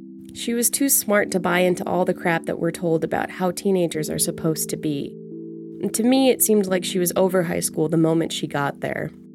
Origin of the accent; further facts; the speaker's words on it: Kalispell, Montana, United States; moved away as an adult; One summer away from Kalispell turned into three, turned into six, and I've only visited my hometown a handful of times since then.